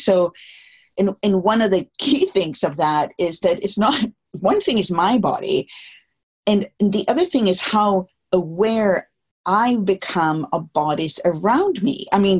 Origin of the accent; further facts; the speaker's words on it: Stockholm, Stockholm County, Sweden; It's in Stockholm. It's in my hometown this summer in the beautiful Scandinavian light.